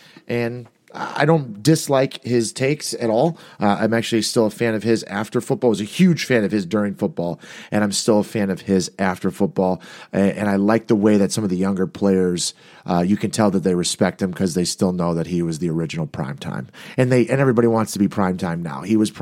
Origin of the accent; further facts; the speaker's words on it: Illinois, United States; This week, Illinois, my home state, signed a smoking bill to raise the legal age of smoking to 21.